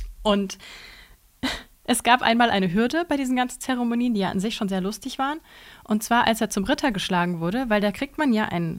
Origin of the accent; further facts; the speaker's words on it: Garmisch-Partenkirchen, Bavaria, Germany; Ich komme ja aus Garmisch-Partenkirchen